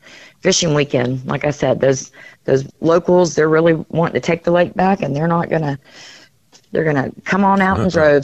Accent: Deer Park, United States; I want to say I'm from Deer Park, so we had names on our roads. They have numbers here

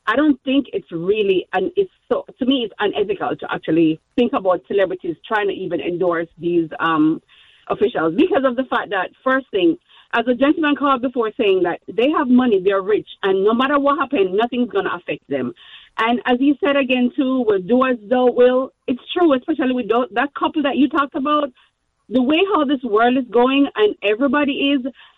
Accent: Jamaica; now in United States; I'm Jamaican.

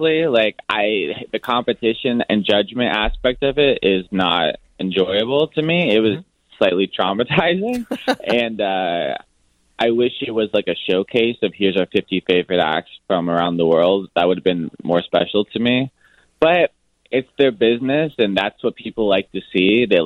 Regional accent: San Diego, California, United States; So I'm from San Diego, and so is she.

